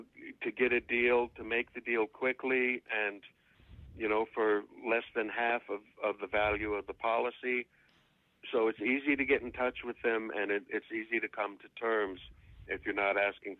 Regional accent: the South, United States; also born or lived in New York City; You know, I grew up in the South

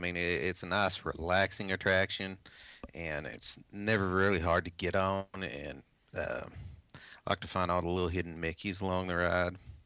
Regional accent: the South, United States; No. I am from the South.

